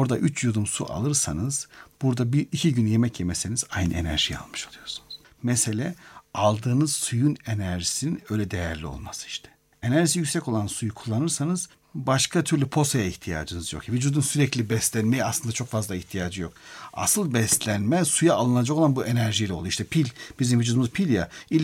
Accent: Black Sea Region, Turkey; Mesela ben Karadenizliyim, o yaylaların su inanılmaz güzel.

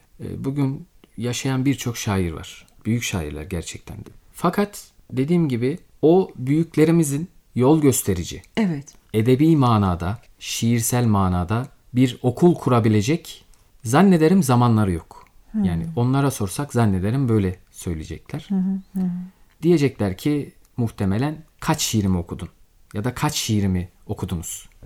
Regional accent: Bolvadin, Afyonkarahisar, Turkey; Afyonkarahisar'ın Bolvadin ilçesinde okudum, büyüdüm. Oralıyım.

